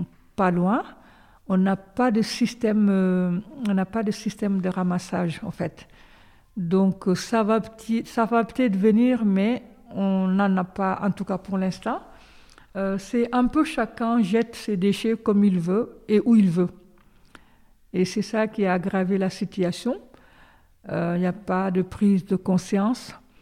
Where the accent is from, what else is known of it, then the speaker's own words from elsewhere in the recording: Diaguili, Guidimaka, Mauritania; moved away as an adult; now in France; Diaguili, je suis née à Diaguili. J'ai grandi à Diaguili. J'ai quitté Diaguili à l'âge de 20 ans pour rejoindre mon mari en France. Donc, Diaguili, comme je vous l'ai dit tout à l'heure, se situe dans le sud-est de la Mauritanie.